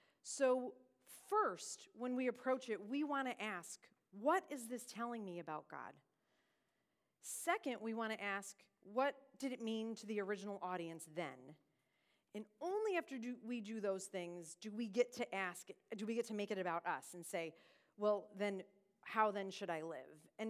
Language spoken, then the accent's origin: English; Buffalo, New York, United States; now in Dallas, United States; For those of you who don't know, I'm originally from Buffalo, New York. I've just celebrated my 10 years as a Dallasite, so I think it's official that now I might be a Texan